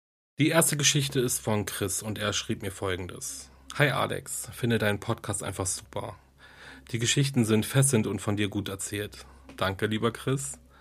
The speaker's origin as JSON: {"language": "German", "region": "Berlin", "country": "Germany", "said": "ich komme auch aus Berlin"}